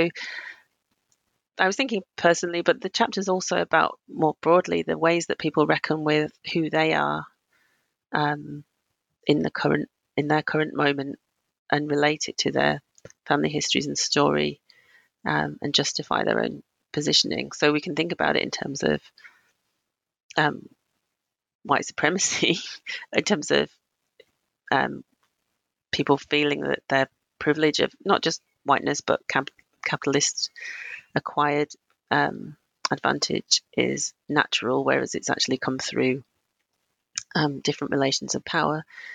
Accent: United Kingdom

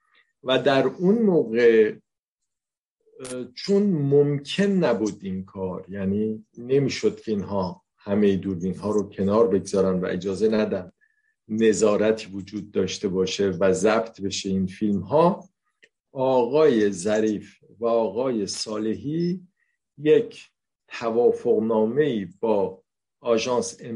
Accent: Iran; مسلماً بازنده اصلی این بازی ما ایرانی ها و وطنمون ایران هستش

